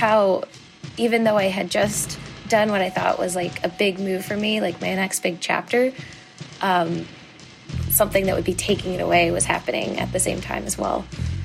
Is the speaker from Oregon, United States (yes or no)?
no; Virginia, United States; I'm from Virginia, ironically, but that's not why